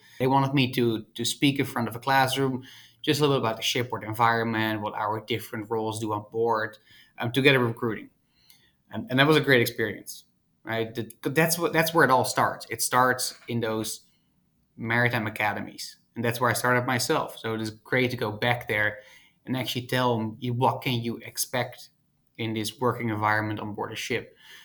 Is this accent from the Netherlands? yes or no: yes; Netherlands; I grew up in Holland. I went to Maritime Academy in Holland.